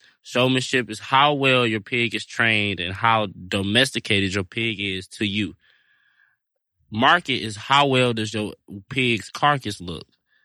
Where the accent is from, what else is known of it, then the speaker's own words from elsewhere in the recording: Detroit, Michigan, United States; I was a farmer, and I'm from Detroit, and I'm a farmer